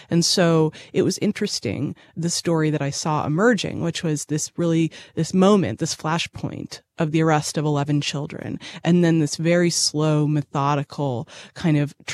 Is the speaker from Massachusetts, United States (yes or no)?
yes; Boston, Massachusetts, United States; also born or lived in Chicago; now in Nashville, United States; I'm from Boston by way of Chicago, and I came to Nashville in 2016.